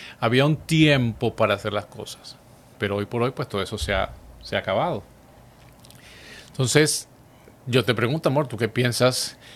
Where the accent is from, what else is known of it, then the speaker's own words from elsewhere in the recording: Caracas, Capital District, Venezuela; Yo recuerdo siendo pues ya adulto joven en Caracas, en Venezuela, de donde soy natural